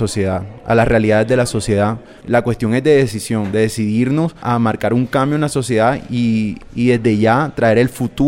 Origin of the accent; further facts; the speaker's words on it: Barranquilla, Atlántico, Colombia; vengo de la ciudad de Barranquilla.